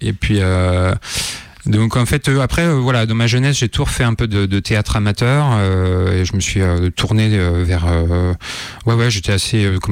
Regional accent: Civrieux, Auvergne-Rhône-Alpes, France; also born or lived in Lyon; alors je suis pas indinois parce que je suis né à Lyon, à Lyon 3, mais par contre après j'ai grandi dans l'Ain et plus précisément à Civrieux, donc je suis sévérien si on est dans si on est profondément dans les gentilés.

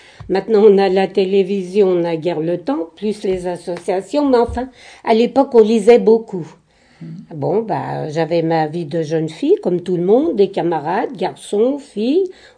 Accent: France; born there; Moi, je suis née en France

